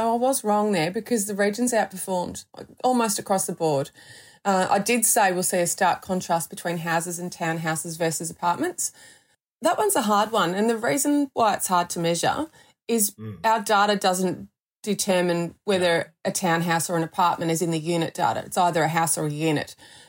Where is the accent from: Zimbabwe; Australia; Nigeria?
Australia; Victoria; certainly in my home state, we didn't anticipate Melbourne having another monster lockdown